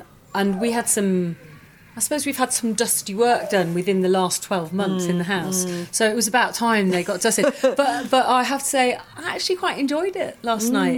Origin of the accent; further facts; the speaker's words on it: Yorkshire and the Humber, United Kingdom; I grew up in Yorkshire, East Yorkshire, and they were four doors down from my house.